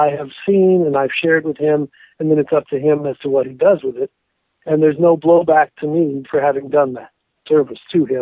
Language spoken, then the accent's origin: English; San Antonio, Texas, United States; I grew up in I grew up in San Antonio, Texas, and grew up in a very Jewish heritage